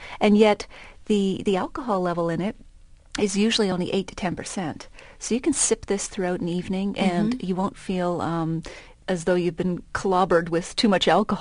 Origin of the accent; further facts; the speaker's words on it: Nova Scotia, Canada; I'm originally from Cape Breton.